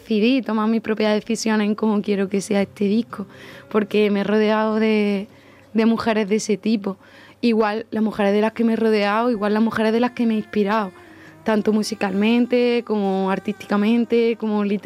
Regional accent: Villanueva de la Reina, Andalusia, Spain; born there; Aunque tiene otras dificultades nacer en un pueblo, pero agradezco también mucho donde nací, en Villanueva de la Reina

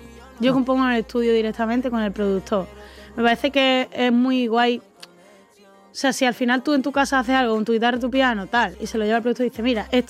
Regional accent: Málaga, Andalusia, Spain; now in Madrid, Spain; a mí me encanta volver a casa siempre y a mi hija, a Málaga. Soy una enamorada, además, de mi tierra.

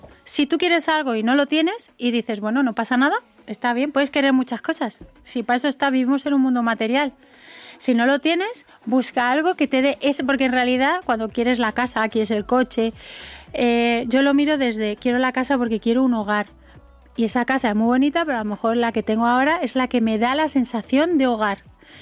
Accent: Valencian Community, Spain; Bueno, soy de la Comunidad Valenciana, o sea que está...

